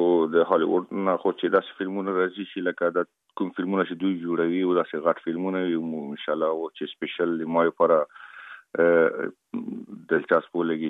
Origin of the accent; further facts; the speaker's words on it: Afghanistan; خلک خبر دي چې موږ افغان یم او په بالیوډ کې کوم فلمو کې کار کوم